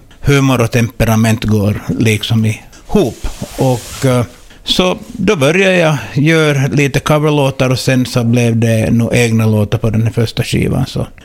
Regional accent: Ostrobothnia, Finland; accent: Iskmo, Jungsund, Vasa and Kvevlax dialect mix; min dialekt som jag sjunger på så det är väl min egen dialekt. Man kan inte sätta in något fack för Iskmo och Jungsund då kanske lite Vasa och sen kanske jag har rört mig rätt så mycket Kvävlax också de senaste åren

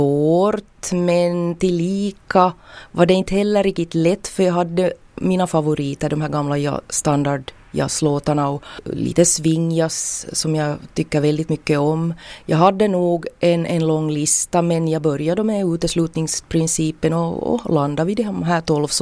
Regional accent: Kristinestad, Ostrobothnia, Finland; och jag kommer från Lappfjärd i Kristinestad.

